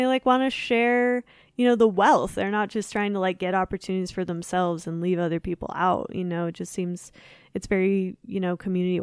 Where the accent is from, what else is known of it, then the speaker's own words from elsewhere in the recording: Denver, Colorado, United States; I will say, so I'm from Denver originally